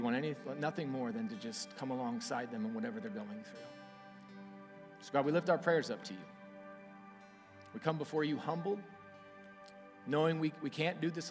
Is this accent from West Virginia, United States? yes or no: no; Texas, United States; moved away as an adult; now in Florida, United States; first time relocating from my home state of Texas, but from the first time I stepped in Kairos, I felt like I had a true new home in Florida